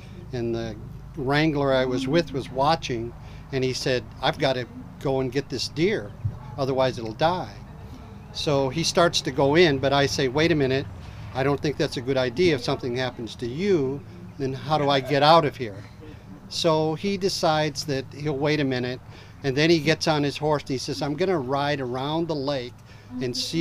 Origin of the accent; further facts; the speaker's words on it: Chicago, Illinois, United States; I'm from the Chicago area.